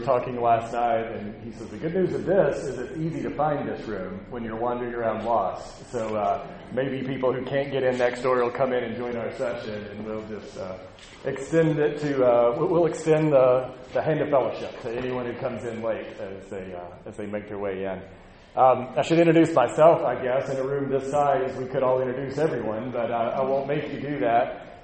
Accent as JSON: {"language": "English", "region": "Arkansas", "country": "United States", "tie": "born or raised there", "said": "I'm originally from Arkansas, and in a setting like this, I never know."}